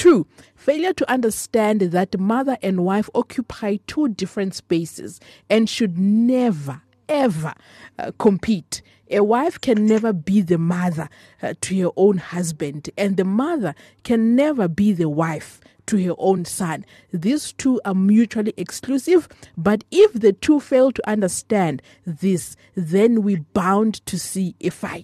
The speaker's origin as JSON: {"language": "English", "region": "Limpopo", "country": "South Africa", "said": "I think since we are from Limpopo, we know, you know, we often make fun of the baddies"}